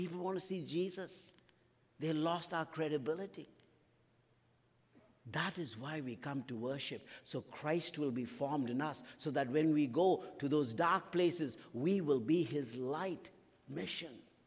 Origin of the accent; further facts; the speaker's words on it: India; And I could tell you, as an Indian, I was there and I looked around.